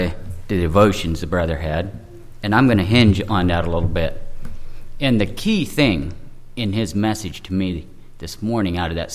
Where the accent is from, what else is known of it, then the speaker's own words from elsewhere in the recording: South Carolina, United States; I am from Whispering Pines Mennonite Church, and we are from South Carolina.